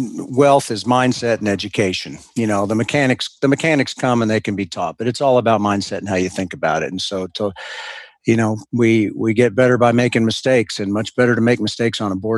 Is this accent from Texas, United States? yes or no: yes; Austin, Texas, United States; I grew up here in Austin, and 30 years ago, we were excited when Austin got mentioned in a national newspaper.